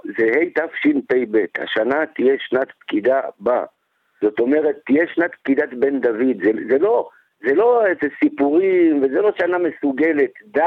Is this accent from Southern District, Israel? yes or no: no; Rosh HaAyin, Central District, Israel; born there; זה עיר הולדתי, נולדתי בראש העין, אתה יודע, אני כבר לא מכיר את האזור